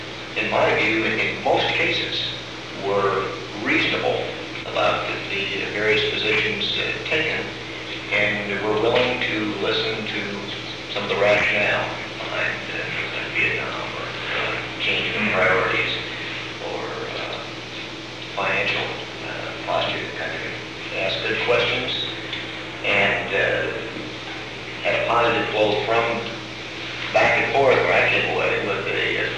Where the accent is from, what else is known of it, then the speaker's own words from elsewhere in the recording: San Diego, California, United States; one of which is San Diego, which is my hometown